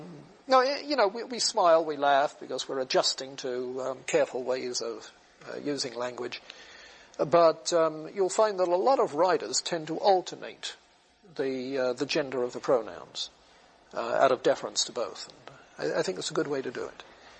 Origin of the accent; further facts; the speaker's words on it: United Kingdom; as a kid growing up in Britain, I thought of America in terms of skyscrapers and Hollywood movies.